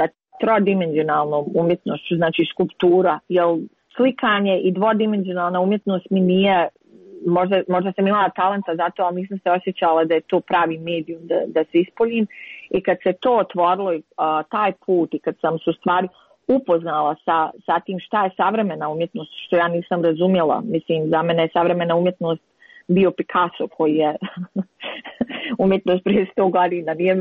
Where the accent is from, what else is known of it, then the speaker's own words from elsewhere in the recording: Banja Luka, Republika Srpska, Bosnia & Herzegovina; ja sam iz Bosne i Hercegovine i ono što je interesantno da nikad nisam napravila rad u Banja Luci